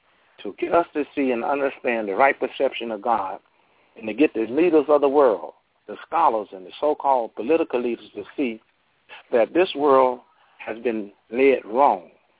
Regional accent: Brooklyn, New York, United States; I'm from Brooklyn, New York, and I'm a good friend of Imam Alpha Muhammad

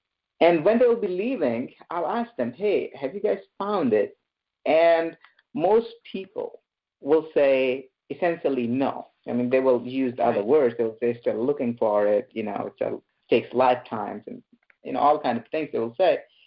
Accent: central India, India; born there; So I was born in Central India to very simple parents, beautiful people.

